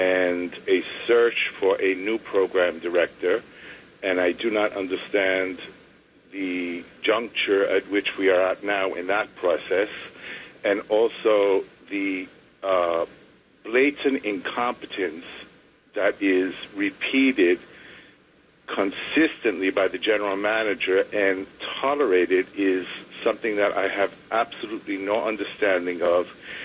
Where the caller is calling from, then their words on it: Manhattan, New York, United States; Good evening. … I'm calling from Manhattan.